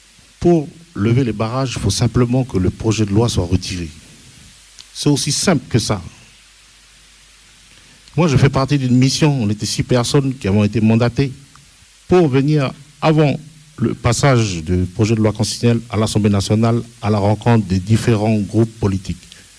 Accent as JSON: {"language": "French", "country": "New Caledonia", "said": "Nous, on est des gens du Pacifique, de l'Océanie, on est des Mélanésiens, on a nos codes qui ne correspondent pas forcément au code européen."}